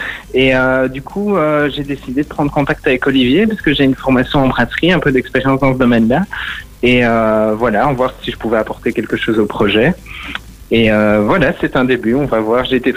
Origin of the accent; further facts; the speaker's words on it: Tubize, Wallonia, Belgium; Je suis de Tubize aussi, oui.